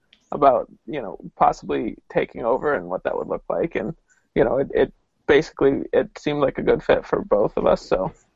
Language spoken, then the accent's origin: English; Fort Collins, Colorado, United States; I'm from Fort Collins, which is a little town in Colorado about an hour north of Denver.